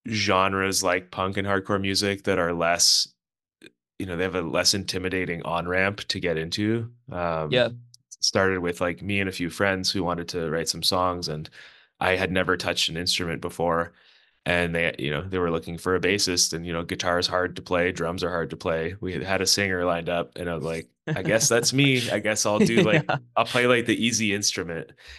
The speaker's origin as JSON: {"language": "English", "town": "Azilda", "region": "Ontario", "country": "Canada", "tie": "born or raised there", "said": "I grew up in Isilda, Ontario, a little town part of Sudbury."}